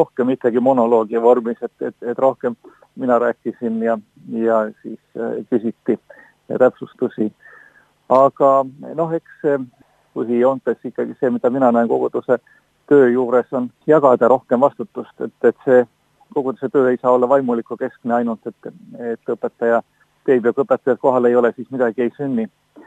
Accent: Pärnu, Pärnu County, Estonia; now in Põlva, Estonia; Pärnu on ju minu sünnilinn ja seal ma olen üles kasvanud ja Pärnu Elisabeti kogudus on minu ja kogu meie pere kodu kogudus, aga teisalt tõesti see Põlva on viimase 17,5 aastaga ikka päris südame külge kasvanud.

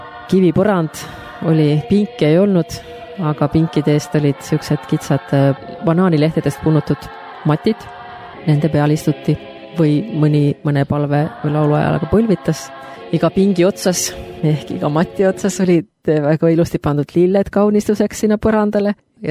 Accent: Finland; Mul meenus ka see, minu kodukandis Soomes on üks vald või üks kogudus, maakogudus

